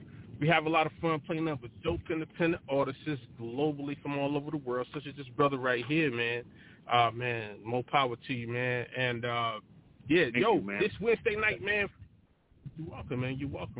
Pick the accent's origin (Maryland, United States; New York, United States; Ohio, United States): New York, United States; Rochester; Yeah, because I'm from Rochester, New York.